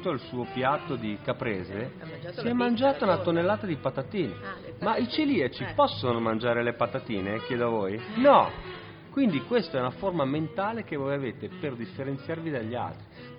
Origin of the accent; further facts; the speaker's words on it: Sicily, Italy; now in Milan, Italy; sono siciliano, però vi ho visto veramente cambiare radicalmente, state impazzendo, frenate.